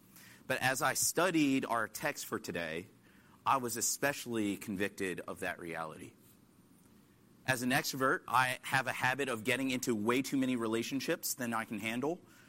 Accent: Washington, District of Columbia, United States; I come from Washington, D.C., just a few blocks away

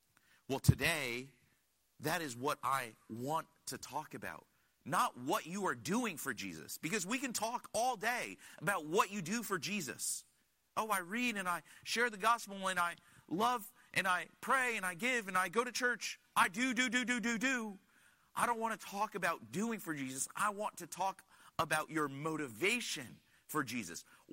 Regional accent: Connecticut, United States; Now, I'm not a super Christian. I grew up in Connecticut. My parents were immigrants.

